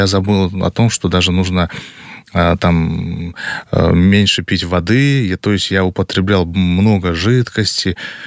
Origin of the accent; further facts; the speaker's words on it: Bishkek, Kyrgyzstan; Вообще я же жил, родился всегда в Кыргызстане, в Бишкеке.